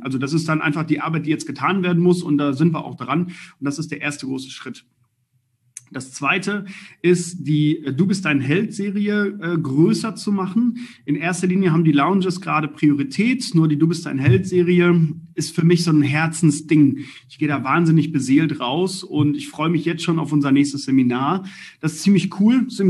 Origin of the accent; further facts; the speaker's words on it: Balve, North Rhine-Westphalia, Germany; Damals, ich komme aus Balve im Sauerland, so ein kleines Dörfchen